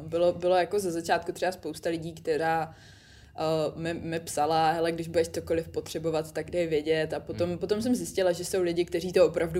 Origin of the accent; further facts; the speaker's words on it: Zlín, Zlín Region, Czechia; now in Prague, Czechia; protože já jsem původně ze Zlína, tak jsem musela z Prahy přijet až do Zlína